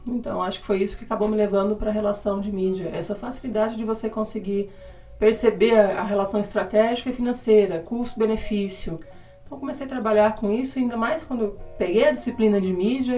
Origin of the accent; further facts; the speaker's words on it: Umuarama, Paraná, Brazil; accent: interior; Não sou daqui, né? Pra quem não sabe, sou de Umuarama, então esse sotaquezinho de porta, portão, porteira é de lá, né? Coisa do interior.